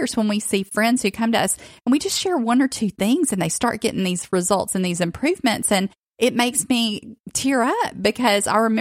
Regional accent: the South, United States; I mean, I grew up in the South. Look, I mean, oil was my middle name. We fried everything.

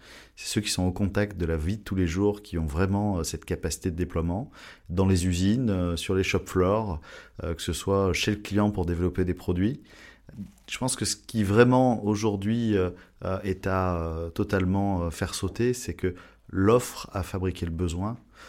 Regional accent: France; on est français

